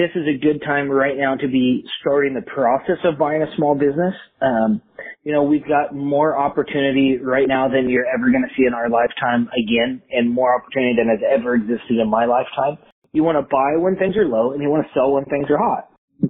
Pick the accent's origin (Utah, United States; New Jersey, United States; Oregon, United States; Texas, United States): Oregon, United States; Keizer; I grew up in Kaiser, and in Kaiser, the first team that I played on, I was sponsored by Ben's Rentals.